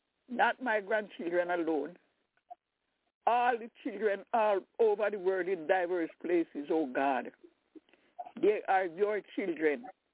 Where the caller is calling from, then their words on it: Albany, New York, United States; I'm calling from Albany, New York.